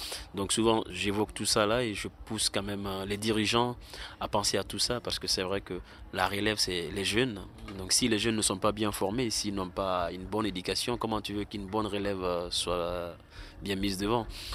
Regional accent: Conakry, Guinea; French is a second language; comme je suis né et grandi à Conakry, on parle plus toutes ces langues, soussou, malinké et poulard, tout ça. Djaranké, je chante aussi. Parce que voilà, ma mère est soussou, mon père est malinké, mais nos parents se sont installés chez les Djaranké, donc je parle Djaranké aussi, français aussi

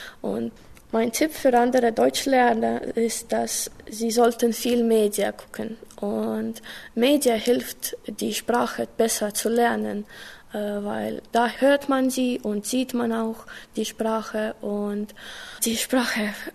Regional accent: Narva, Ida-Viru County, Estonia; German is a second language; Ich komme aus Estland, Narva. Ich bin geboren im Jahr 1998. Ich lerne Deutsch

